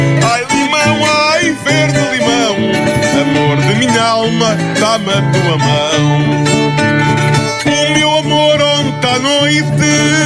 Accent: Braga, Portugal; Eu sou um minhoto e, como tal, transporto na alma a alegria que o Minho tem. É verdade. Sou de Braga. Eu sou de Braga. Minho, claro. Tenho muito orgulho nisso.

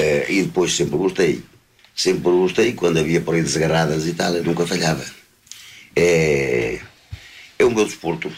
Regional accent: Montalegre, Vila Real, Portugal; Estou-me a referir a Monte Alegre, à minha terra.

